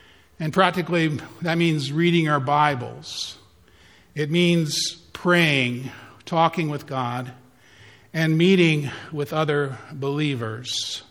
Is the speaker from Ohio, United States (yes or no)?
yes; Mohicanville, Ohio, United States; I grew up around Mohicanville. We had a lot of snakes down there.